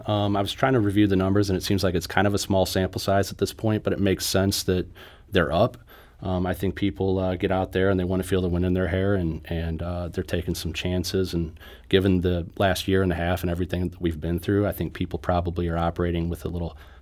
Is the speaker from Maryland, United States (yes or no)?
no; Illinois, United States; Yeah, for as long as I can remember. So I grew up in Illinois, actually.